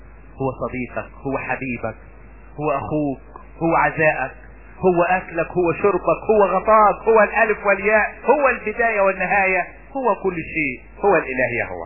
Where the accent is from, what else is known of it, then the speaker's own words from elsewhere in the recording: Asyut, Asyut Governorate, Egypt; عندنا في اسيوط في حد الزعف وهم بيبيعوا الزعف